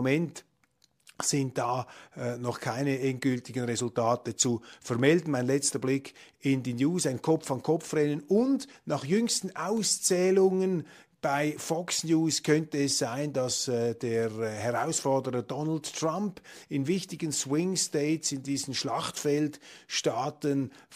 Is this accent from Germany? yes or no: no; Switzerland; Nun können Sie sich vorstellen, wie ich mich fühle als Schweizer da auf einem Podium